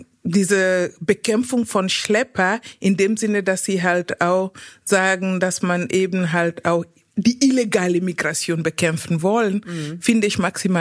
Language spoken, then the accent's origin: German; Conakry, Guinea; German is a second language; moved away as an adult; Ja, Guinea. Also ich bin in Conakry geboren, aufgewachsen, die ersten 20 Jahre meines Lebens dort verbracht.